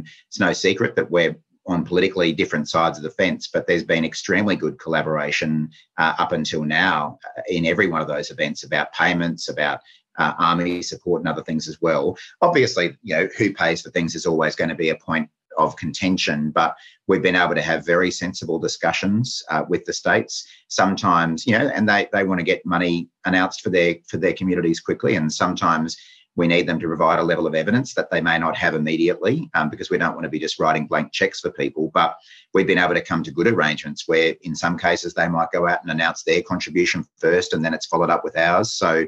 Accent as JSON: {"language": "English", "region": "Queensland", "country": "Australia", "said": "I guess as a Queenslander, I was well aware that there had been a significant problem in North Queensland"}